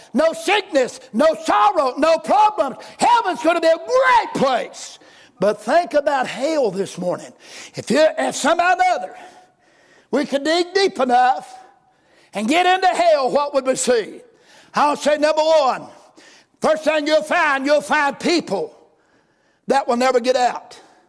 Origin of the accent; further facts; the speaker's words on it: North Carolina, United States; I'm from Wilkes County, and boy, that crowd I'm used to run